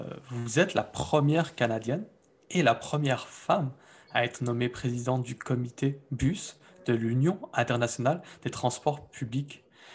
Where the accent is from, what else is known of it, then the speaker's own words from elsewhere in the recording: Brussels, Belgium; J'ai grandi à Bruxelles